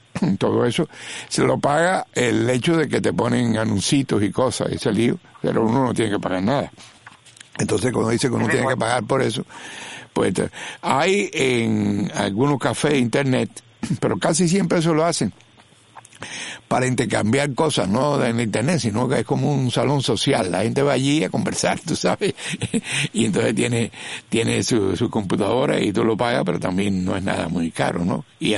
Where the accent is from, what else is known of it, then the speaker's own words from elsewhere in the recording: Cuba; moved away; Cuando yo salí de Cuba, salí hace muchos años